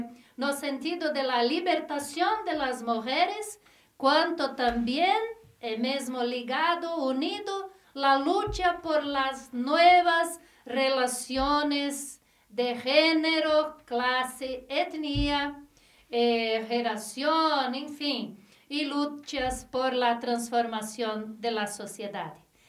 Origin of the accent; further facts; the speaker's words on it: Santa Catarina, Brazil; Spanish is a second language; más específicamente el sur del Brasil, la provincia de Santa Catarina, que es de donde yo vengo.